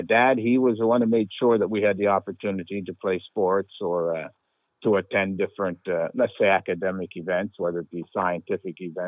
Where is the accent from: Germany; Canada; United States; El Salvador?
Canada; Windsor, Ontario; The safety value is not there like it was when I was growing up in Windsor. Curry's Corner, you knew everybody.